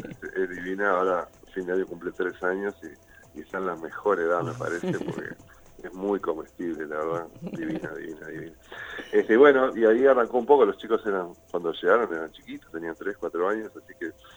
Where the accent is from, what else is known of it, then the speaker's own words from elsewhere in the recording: Montevideo, Uruguay; born there; now in Punta del Este, Uruguay; Sí, nací en Montevideo, y bueno, estudié.